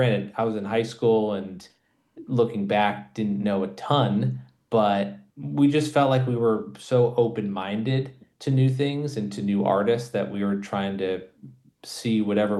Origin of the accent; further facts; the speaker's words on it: California, United States; I grew up in the Bay Area, and in high, you know, middle school, high school, just loved going to concerts.